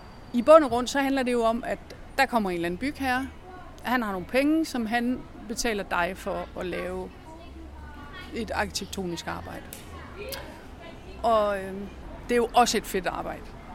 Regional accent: North Denmark Region, Denmark; jeg har boet i min barndom oppe i Thy, hvor jeg har gået på sådan en grundtvigsk friskole

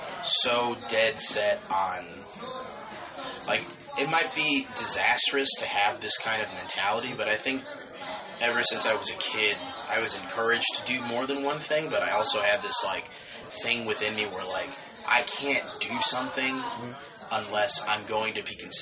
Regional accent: Chicago, Illinois, United States; But I wouldn't have it any other way being from Chicago. Like, I'm from Chicago

